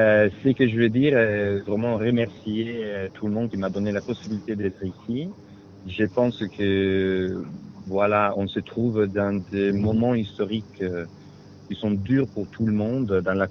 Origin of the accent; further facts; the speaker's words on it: Italy; French is a second language; C'est aussi un peu facile pour moi, parce que je suis italien